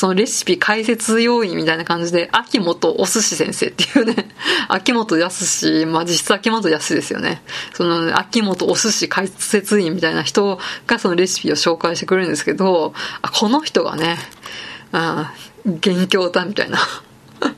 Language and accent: Japanese; Saitama, Japan; まあ田舎、埼玉の田舎出身なんで